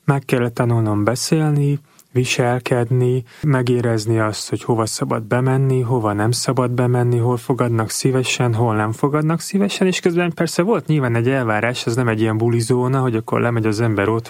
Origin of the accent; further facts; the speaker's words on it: Budapest, Hungary; én Budapesten nőttem fel, egy, nem tudom, középosztálybeli családban